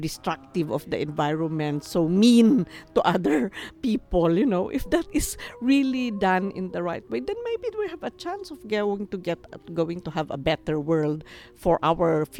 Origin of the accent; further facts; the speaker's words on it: Cordillera Administrative Region, Philippines; I am Akankanae Igorot from the Cordillera region in the Philippines.